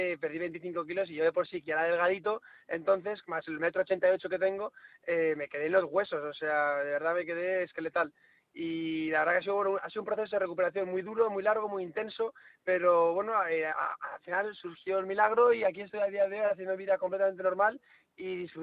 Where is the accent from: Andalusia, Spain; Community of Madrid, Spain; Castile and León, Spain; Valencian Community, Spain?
Community of Madrid, Spain; Madrid; En España, en Madrid, ciudad de donde yo soy, donde yo nací.